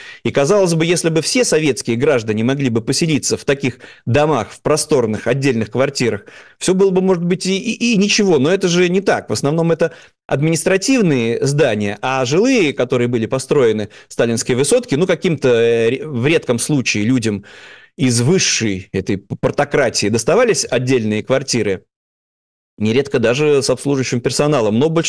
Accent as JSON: {"language": "Russian", "region": "Saint Petersburg", "country": "Russia", "said": "И здесь вот, ну, в нашем случае, так как мы петербуржцы, любопытно вот продемонстрировать."}